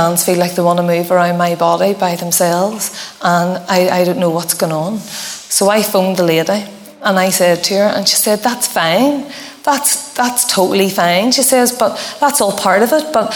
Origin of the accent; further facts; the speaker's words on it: Belfast, Northern Ireland, United Kingdom; And I was 38 from Belfast and I had never heard the gospel message.